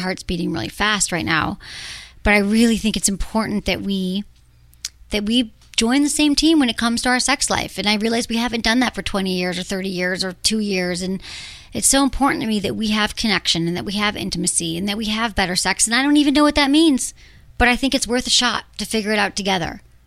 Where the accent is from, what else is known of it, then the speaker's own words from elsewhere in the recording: Michigan, United States; And you're in Wisconsin and I'm from Michigan.